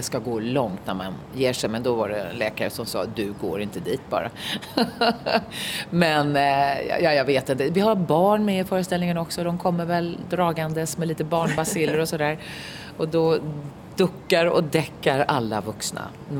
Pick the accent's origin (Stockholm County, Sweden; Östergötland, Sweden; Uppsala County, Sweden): Stockholm County, Sweden; Stockholm; jag infödd stockholmare